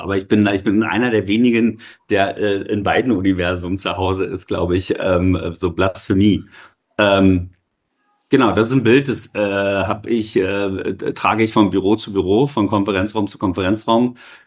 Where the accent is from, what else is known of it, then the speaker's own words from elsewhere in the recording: Berlin, Germany; ich bin ja in Ostberlin geboren und groß geworden.